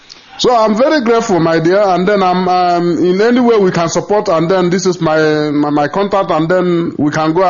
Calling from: Germany; English is a second language

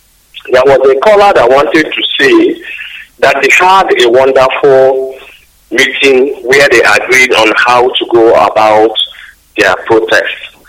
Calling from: Ghana; from Snapple. I'm calling from Ghana.

